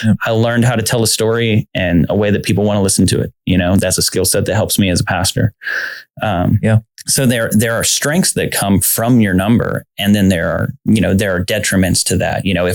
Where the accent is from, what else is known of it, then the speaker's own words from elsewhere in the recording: the South, United States; I grew up in the South watching John Wayne movies.